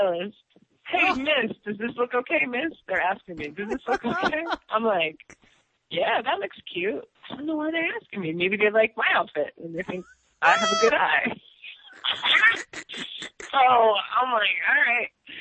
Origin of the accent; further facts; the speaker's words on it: Los Angeles, California, United States; Jam, they brought us all to Los Angeles. And you would think that I would be psyched, right? Like, oh, my hometown, I'm gonna be taping Def Jam.